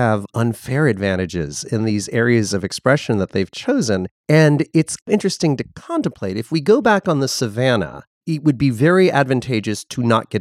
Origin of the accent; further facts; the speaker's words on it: Connecticut, United States; I grew up in Connecticut. To me, Connecticut is yellow.